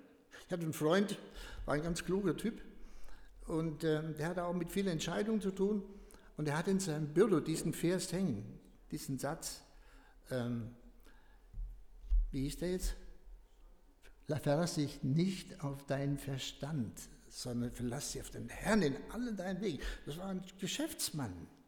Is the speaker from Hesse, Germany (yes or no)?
yes; Reiskirchen, Hesse, Germany; Bei uns in Reiskirchen hat man früher gesagt, das sind die Mucker.